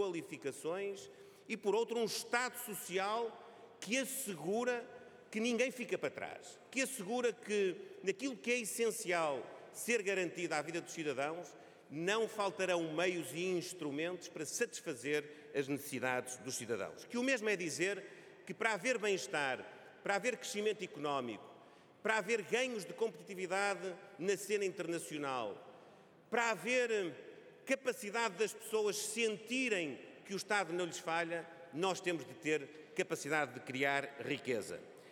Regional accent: Portugal

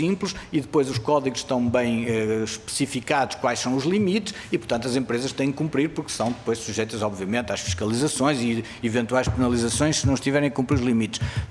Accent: Norte, Portugal; já que eu sou do Norte.

